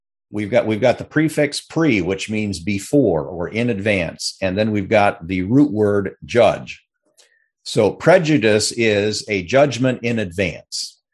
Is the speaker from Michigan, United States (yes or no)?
yes; Alpena, Michigan, United States; That growing up in Alpena, Michigan, everybody looked like me, okay, and there were no blacks, there were no Hispanics, there were no Native Americans.